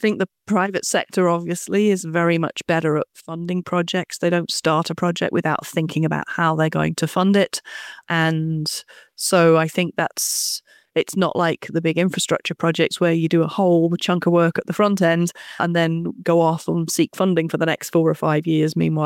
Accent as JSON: {"language": "English", "country": "United Kingdom", "tie": "born or raised there", "lives_now": "United States", "said": "As you can probably tell, I don't have a native New York accent. I was brought up in the UK and I went to the University of Manchester."}